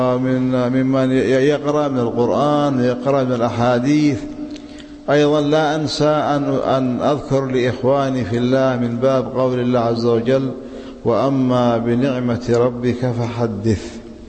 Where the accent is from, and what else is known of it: Yemen